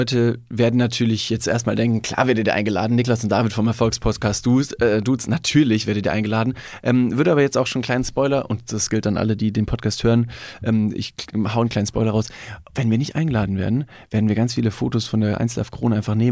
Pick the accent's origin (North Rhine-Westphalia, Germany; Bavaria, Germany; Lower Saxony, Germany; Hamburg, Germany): Bavaria, Germany; Also ich komme aus Bayern und habe 12 Jahre im Verein gespielt, Fußball.